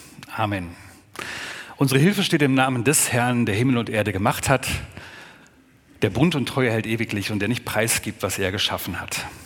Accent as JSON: {"language": "German", "town": "Neunkirchen", "country": "Germany", "tie": "born or raised there", "said": "ich bin jetzt seit 25 Jahren nicht mehr in Neunkirchen, darf ich mich kurz vorstellen. … ich bin hier groß geworden in Neunkirchen"}